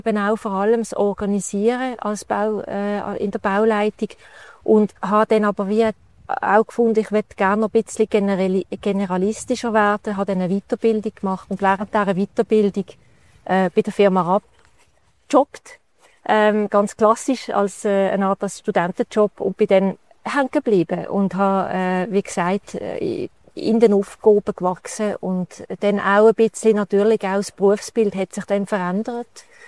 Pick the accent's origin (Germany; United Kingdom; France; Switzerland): Switzerland; Muttenz, Basel-Landschaft; Ja, ich bin in der Region aufgewachsen, in Muttenz.